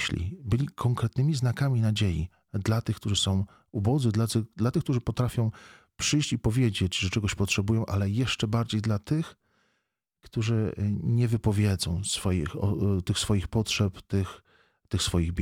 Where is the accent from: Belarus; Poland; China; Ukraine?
Poland; Rzeszów, Subcarpathian Voivodeship; now in Wrocław, Poland; nie pochodzę z Wrocławia, pochodzę właśnie z Rzeszowa, stąd te Myczkowce, stąd ta decyzja rzeszowska.